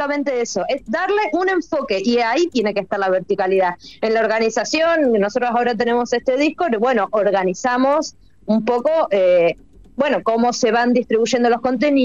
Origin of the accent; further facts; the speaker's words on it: La Pampa, Argentina; Porque yo soy de La Pampa, ojo.